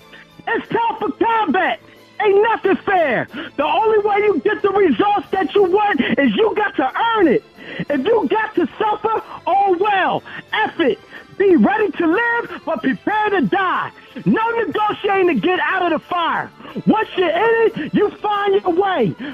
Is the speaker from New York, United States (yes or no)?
no; Philadelphia, Pennsylvania, United States; from North Philly Hunting Park